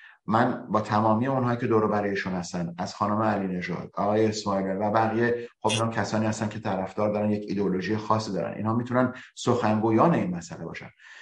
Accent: Iran; خواست من حداقل به عنوان یک ایرانی

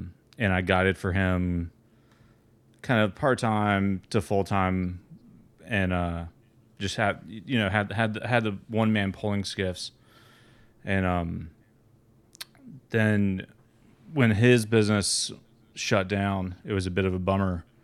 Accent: Atlanta, Georgia, United States; all my friends, I grew up in Atlanta and I spent a lot of my time in Florida, but in Atlanta, all my bass fishing buddies

